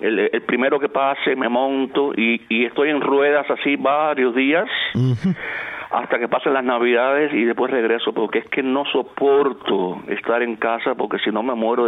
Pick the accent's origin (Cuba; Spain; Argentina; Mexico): Cuba; now in Germany; tengo hasta la nacionalidad alemana, o sea, soy un cubano alemán.